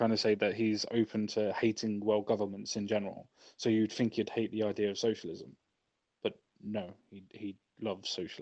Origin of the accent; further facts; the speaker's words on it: England, United Kingdom; We're always oppressed. We're English.